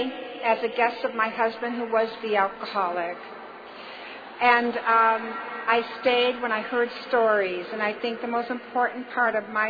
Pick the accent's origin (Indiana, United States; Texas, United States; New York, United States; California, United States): California, United States; Mission Viejo; I'm from Mission Viejo, California, and I am definitely an alcoholic.